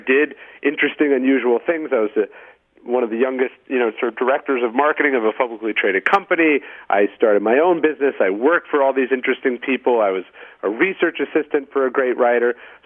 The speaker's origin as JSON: {"language": "English", "town": "Sacramento", "region": "California", "country": "United States", "tie": "born or raised there", "said": "because I grew up in Sacramento, and one, there's not that much to do there, and two, I was a diehard Kings fan"}